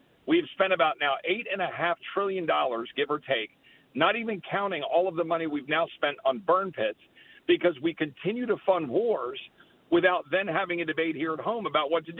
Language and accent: English; Texas, United States; for me as a Texan